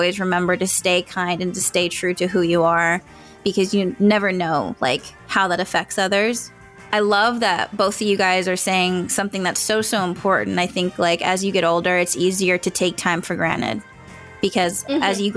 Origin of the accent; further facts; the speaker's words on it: California, United States; I am actually from California, and all my family is on the West Coast.